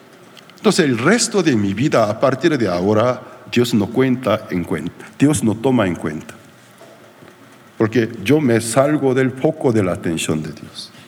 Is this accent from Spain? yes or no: no; Portugal; Spanish is a second language; Yo soy portugués, el príncipe del mar. Lo era juntamente con los españoles.